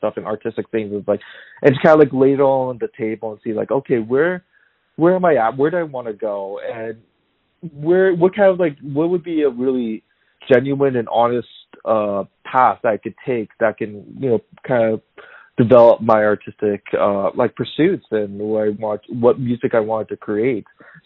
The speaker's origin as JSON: {"language": "English", "country": "Canada", "tie": "born or raised there", "said": "So I was born in Canada, but my heritage is Korean. And I, growing up as a Canadian"}